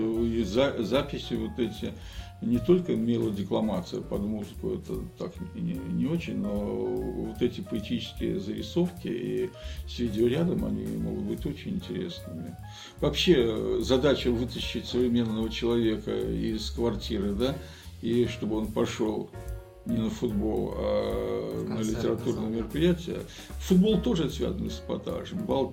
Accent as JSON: {"language": "Russian", "town": "Novostroevo", "region": "Kaliningrad Oblast", "country": "Russia", "tie": "born there", "said": "в поселок, где я родился, в Озерском районе Новостроево"}